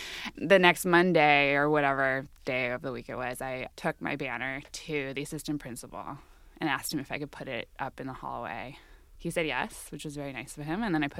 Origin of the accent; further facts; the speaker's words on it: Santa Barbara, California, United States; I grew up in a university town. I grew up in Santa Barbara, California, and my parents are professors at the University of California, Santa Barbara.